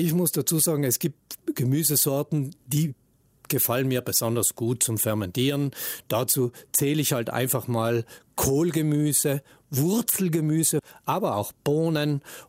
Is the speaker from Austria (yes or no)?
no; South Tyrol, Italy; Bei uns in Südtirol wäre das jetzt natürlich die Kartoffel.